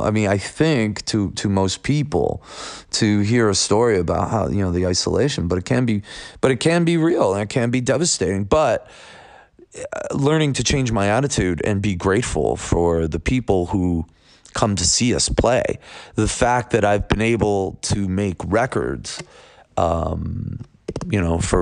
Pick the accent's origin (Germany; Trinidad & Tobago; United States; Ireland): United States; Buffalo, New York; I'm from Buffalo, New York, and moderation does not exist in that.